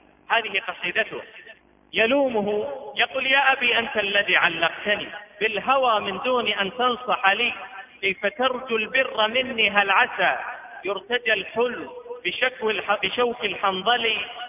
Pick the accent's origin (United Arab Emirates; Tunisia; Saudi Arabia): Saudi Arabia; إذا علمنا أن البطالة عندنا في السعودية وصلت إلى 15 إلى 18%